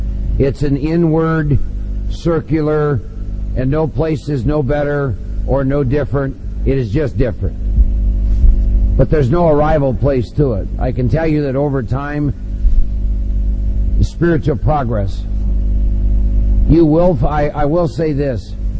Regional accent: Iowa, United States; I assure you, I've been born and raised in Iowa, and he's born and raised in Brooklyn.

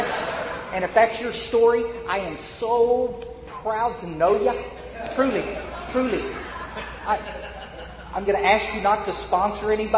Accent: Texas, United States; I mean, hell, I came all the way from Texas. And some of you will be glad I'm going back in a few hours.

